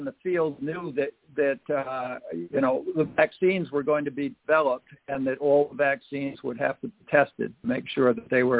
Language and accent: English; Cape Cod, Massachusetts, United States; that really came as a kid growing up on Cape Cod.